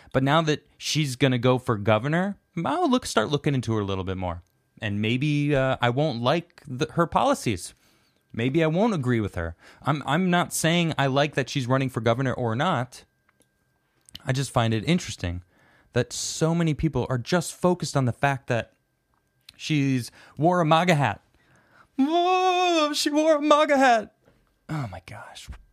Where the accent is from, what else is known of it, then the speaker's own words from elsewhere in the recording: United States; I'm realistic, okay? I'm American.